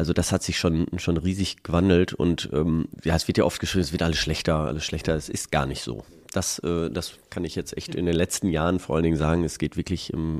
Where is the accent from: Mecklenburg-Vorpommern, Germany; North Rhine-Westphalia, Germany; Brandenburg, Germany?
North Rhine-Westphalia, Germany; Münster; Ich habe lange Zeit, erst in Münster gewohnt. Ich bin aus Münster, wohne jetzt auch wieder in Münster.